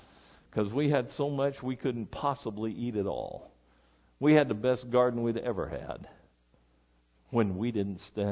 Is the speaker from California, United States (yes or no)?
yes; California, United States; I grew up there in Northern California.